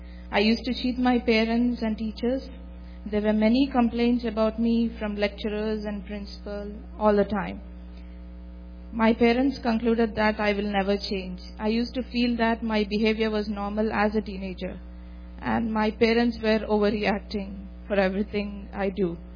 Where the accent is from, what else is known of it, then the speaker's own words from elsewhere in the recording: India; born and brought up in India. My mother is a Christian